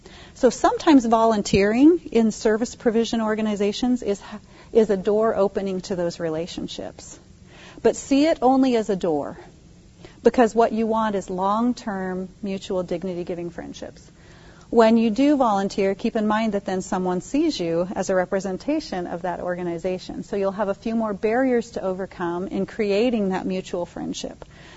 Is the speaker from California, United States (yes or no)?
no; Boise, Idaho, United States; hello, I'm from Boise, and they said, oh, okay, Boise, and people in rural Idaho are a little suspicious of Boise.